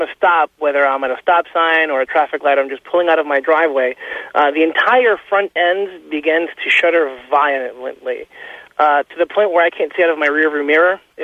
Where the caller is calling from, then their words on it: New Jersey, United States; I'm calling from New Jersey.